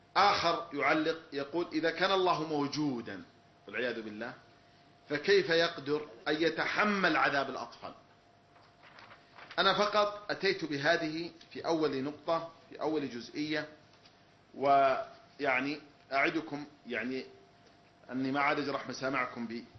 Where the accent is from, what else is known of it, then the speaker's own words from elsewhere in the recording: Saudi Arabia; أنا كمواطن سعودي صحراوي